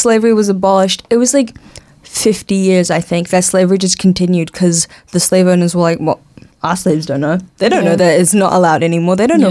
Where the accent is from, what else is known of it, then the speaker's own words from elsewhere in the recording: New Zealand; I think it was growing up in New Zealand especially